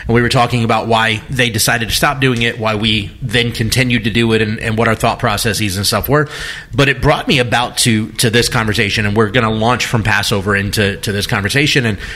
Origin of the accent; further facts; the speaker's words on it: Mobile, Alabama, United States; I remember when growing up in Tree of Life in Mobile, when you were the rabbi there, Dad